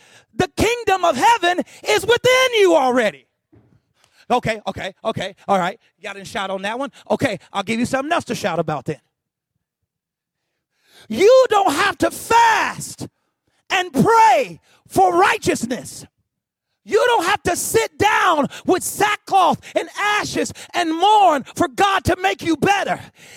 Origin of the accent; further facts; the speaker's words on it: Kansas City, United States; Y'all forgive me. I'm from Kansas City. and a little country too, so it's all messed up.